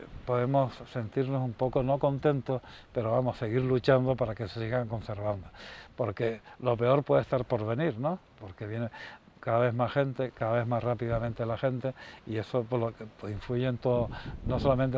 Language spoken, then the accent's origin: Spanish; Puerto del Rosario, Canary Islands, Spain; born there; Yo nací, por ejemplo, en Puerto de Cabra, siendo todavía. Creo que soy de los pocos que ya quedamos nacidos en ese momento.